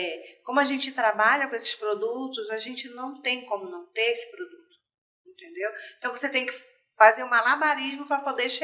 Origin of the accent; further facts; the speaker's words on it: Santarém, Pará, Brazil; Eu sou apaixonada pela minha cidade, porque eu sou de Santarém. Tenho um orgulho enorme de dizer isso, que eu sou filha daqui da terra.